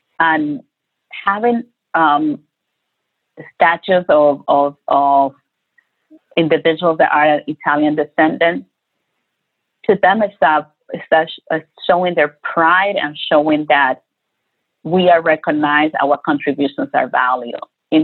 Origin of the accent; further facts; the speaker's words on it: Dominican Republic; moved away; I'm an immigrant from Black Dominican, from the Dominican Republic.